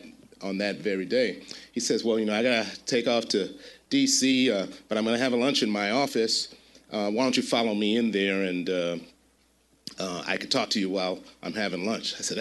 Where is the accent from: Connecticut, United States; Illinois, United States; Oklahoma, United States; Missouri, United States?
Illinois, United States; Chicago; Obviously, as been described, I'm a kid from Chicago, right? From the south side of Chicago.